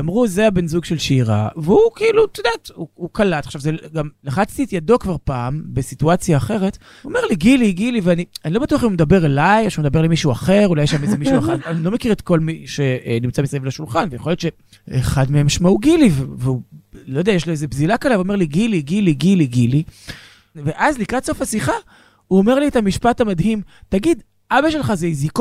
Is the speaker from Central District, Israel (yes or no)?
yes; Ramat HaSharon, Central District, Israel; יש את רמת שרון, שאליה את מתכוונת, ויש את רמת השרון, ואני משם